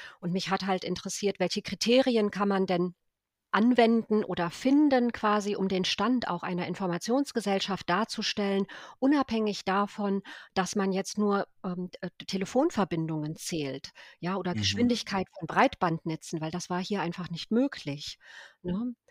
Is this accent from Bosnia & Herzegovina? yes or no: yes; Bosnia & Herzegovina; Ich komme ja ursprünglich aus Bosnien.